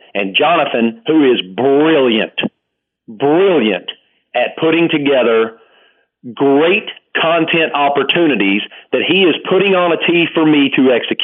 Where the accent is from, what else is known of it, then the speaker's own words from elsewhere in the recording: Blacksburg, Virginia, United States; I grew up in Blacksburg, Virginia, man. The Virginia Tech Hokies are our pro team.